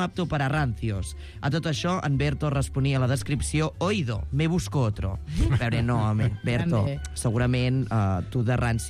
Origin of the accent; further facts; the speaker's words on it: Solsona, Catalonia, Spain; Berto Romero és de Cardona, el poble veí de Solsona, és a dir, del meu poble